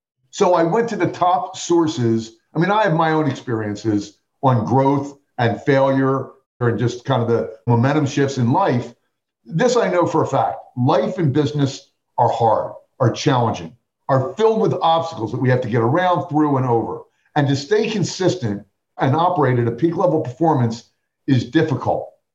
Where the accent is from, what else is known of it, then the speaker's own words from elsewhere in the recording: Atlantic City, New Jersey, United States; I hail from Atlantic City, New Jersey, Monopoly in Miss America